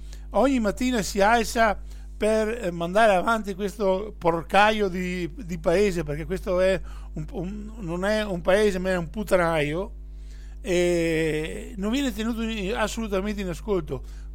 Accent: Veneto, Italy; e noi come veneti dobbiamo tener conto di questo

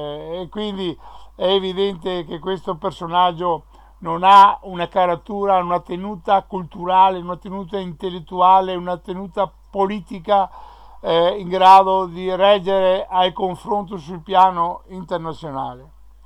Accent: Veneto, Italy; falliremo anche noi come veneti, falliremo nella nostra determinazione di dar vita ridare vita alla Veneta Serenissima Repubblica.

